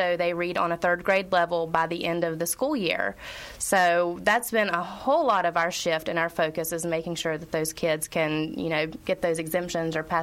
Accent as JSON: {"language": "English", "region": "North Carolina", "country": "United States", "tie": "born or raised there", "said": "growing up in Caldwell County, I was in Caldwell County schools for a long time."}